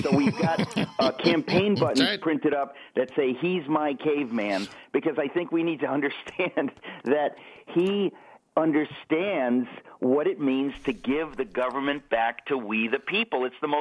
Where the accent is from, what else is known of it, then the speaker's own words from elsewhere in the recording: New York, United States; and I'm a New Yorker, and so I kind of had a negative view of Trump.